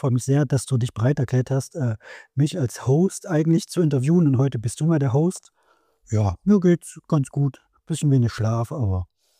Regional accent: Leipzig, Saxony, Germany; Genau, ich glaube, man hört es auch ein wenig. Ich bin in Leipzig geboren, 1984, also jetzt mittlerweile schon 40 Jahre alt. Und dann habe ich trotzdem noch eine ostdeutsche Dorferfahrung. Sind zwar meine Eltern dann irgendwann raus aus Leipzig gezogen, in das Umland

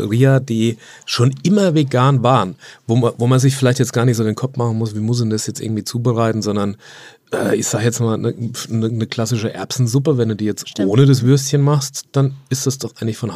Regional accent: Hamburg, Germany; so veganes gab es bei uns in Hamburg, alles nicht.

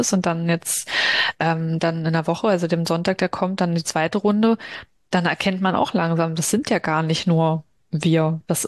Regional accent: Germany; man ist als Deutsche ja auch gar nicht stolz, dass man es ist

